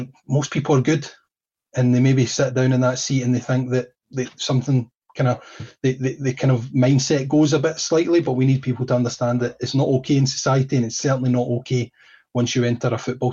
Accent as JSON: {"language": "English", "region": "Scotland", "country": "United Kingdom", "said": "Yeah as a Scotsman..."}